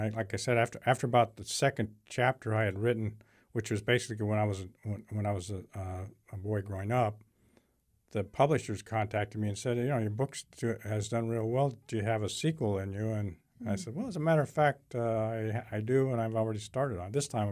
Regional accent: San Diego, California, United States; also born or lived in Westminster; I grew up in San Diego, and then when he was hired by Fish and Game, we lived in Westminster down in near Long Beach.

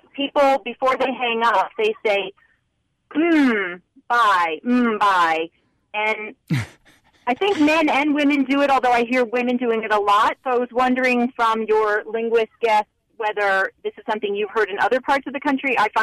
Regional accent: East Coast, United States; So I actually am a linguist by training, and I'm not from Utah originally. I grew up back east, and so I'm always noticing about how people speak.

